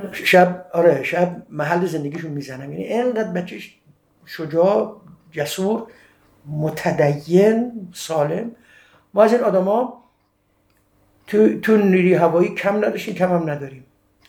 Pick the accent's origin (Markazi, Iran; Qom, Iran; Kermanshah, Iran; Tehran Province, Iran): Markazi, Iran; Saveh; بله من ساوه‌ای هم، تو ساوه بزرگ شدم، 18 سال ساوه بودم